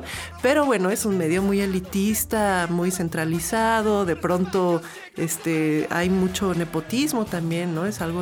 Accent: Cuernavaca, Morelos, Mexico; Yo nací aquí en Cuernavaca, crecí aquí, mi mamá es de aquí, entonces, cosa que luego es raro, ¿no? Que seamos de tantas generaciones de por acá.

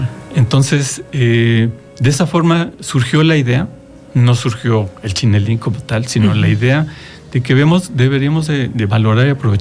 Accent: Mexico City, Mexico; now in Ocotepec, Mexico; Soy de la Ciudad de México, tiene 16 años que vivo aquí justo en Ocotepec.

